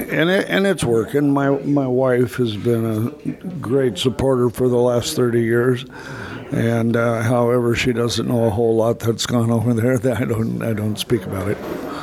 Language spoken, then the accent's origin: English; Port Townsend, Washington, United States; I grew up in Port Townsend, which was a small town.